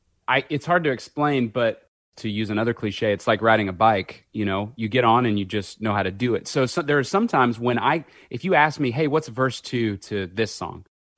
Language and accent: English; Strong, Arkansas, United States; born there; And I said, no, I was born in Strong, Arkansas. These two towns are the suburbs of El Dorado, Arkansas, which is 10,000 people.